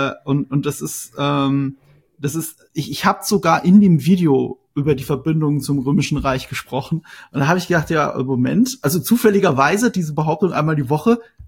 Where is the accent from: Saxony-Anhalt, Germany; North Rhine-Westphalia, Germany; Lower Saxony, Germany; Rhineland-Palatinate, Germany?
Rhineland-Palatinate, Germany; Also ich bin halt aus Rheinland-Pfalz.